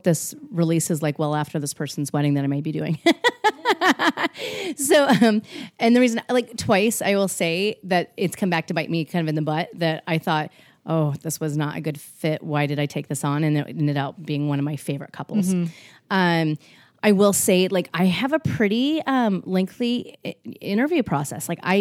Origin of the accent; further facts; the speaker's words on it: Wyoming, United States; I'm originally from Wyoming. Like you never meet a stranger when you're from Wyoming.